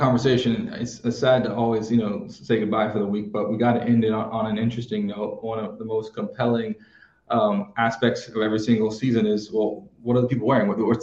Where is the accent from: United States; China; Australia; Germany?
United States; San Antonio, Texas; So, like, I'm from San Antonio.